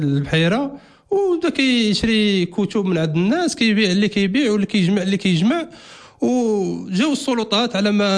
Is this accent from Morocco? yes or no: yes; Morocco